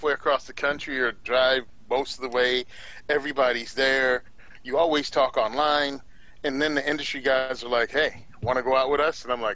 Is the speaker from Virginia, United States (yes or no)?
yes; Virginia, United States; I was born and raised in the South. I'm from Southwest Virginia. Grew up there whole life, farming community, tobacco farm.